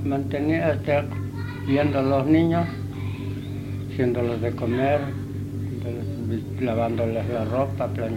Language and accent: Spanish; Chilpancingo, Guerrero, Mexico; born there; Aquí en Chilpancingo.